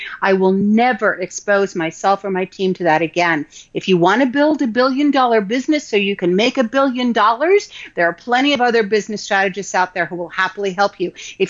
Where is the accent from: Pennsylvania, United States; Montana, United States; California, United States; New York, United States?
New York, United States; New York City; I grew up in New York City. I'm Jewish by birth, but we didn't practice.